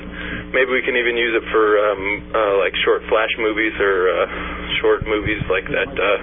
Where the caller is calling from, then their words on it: Atlanta, Georgia, United States; I'm calling from Atlanta, Georgia.